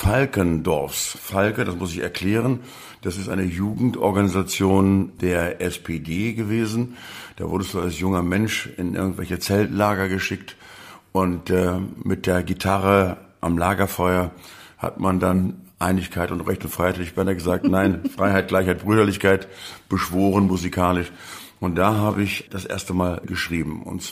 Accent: Lower Saxony, Germany; Eigentlich komme ich aus Schaumburg-Lippe.

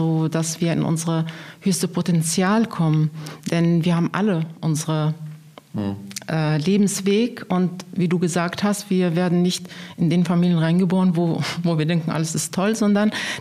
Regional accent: Berlin, Germany; also born or lived in Lebanon; Ich komme aus Berlin, aber ursprünglich aus Libanon und lebe schon seit der frühesten Kindheit hier.

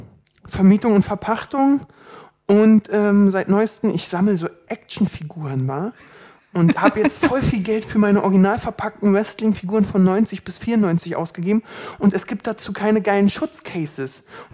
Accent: Berlin, Germany; Ich wohne in Berlin. Ich bin Berliner, ich kann auch anders reden.

